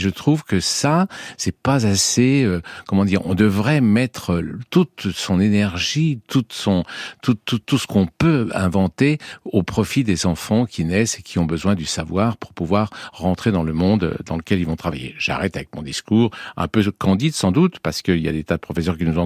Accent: Annecy, Auvergne-Rhône-Alpes, France; born there; Oui, je suis né à Annecy, dans Haute-Savoie, mais enfin je me suis retrouvé assez vite, à cause de la fonction de mes parents, dans un petit village de 1000 habitants, et donc on était entouré par la nature.

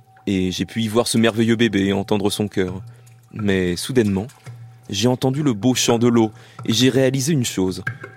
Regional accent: China; Dans ma ville natale, en Chine, dans les temps anciens et même dans mon enfance, les gens allaient toujours à la rivière pour laver le riz avant de le cuisiner.

